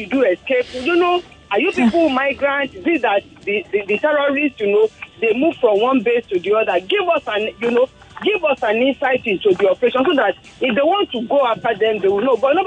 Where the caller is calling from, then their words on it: Ikeja, Lagos, Nigeria; and I'm calling from Ikeja.